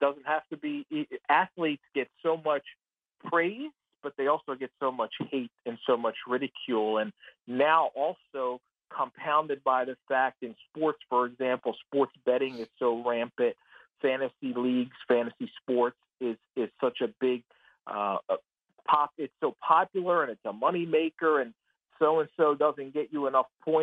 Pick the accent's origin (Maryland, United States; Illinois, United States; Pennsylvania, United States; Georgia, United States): Pennsylvania, United States; Philadelphia; I grew up in Philadelphia. I know what that fan base is like